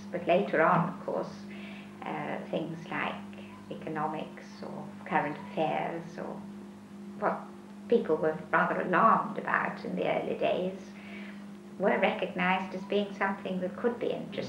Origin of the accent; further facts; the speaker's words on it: Scotland, United Kingdom; As I'm a Scot, I'm not an Anglican